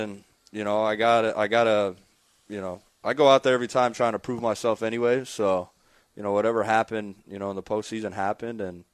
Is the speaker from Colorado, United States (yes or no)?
no; Santa Ana, California, United States; I'm from Santa Ana.